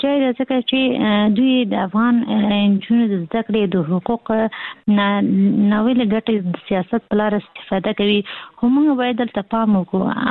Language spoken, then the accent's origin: Pashto; Kabul, Afghanistan; زموږ مرکز موږ خاصني د کابل یو.